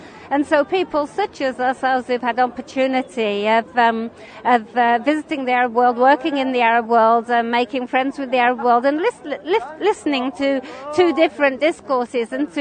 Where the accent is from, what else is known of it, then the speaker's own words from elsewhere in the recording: United Kingdom; and I was just as naive as other British people.